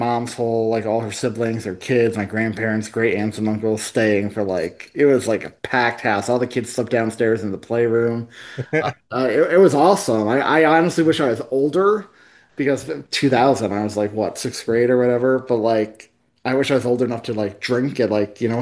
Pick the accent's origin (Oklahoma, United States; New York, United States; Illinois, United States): New York, United States; I feel like New Yorkers are the ones who joke about it the most, and I think it's just our way of coping with it.